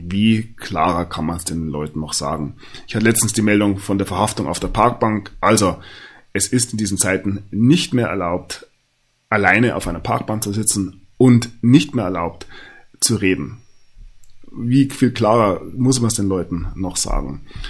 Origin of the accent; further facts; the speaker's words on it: Bavaria, Germany; über die sogar ich als Bayer lachen kann